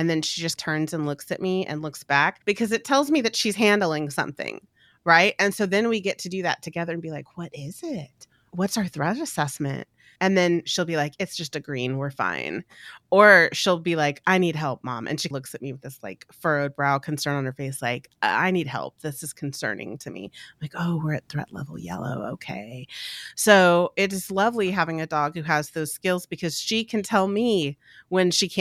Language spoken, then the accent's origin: English; Austin, Texas, United States; So I had a client in Central Texas, where I'm from Austin.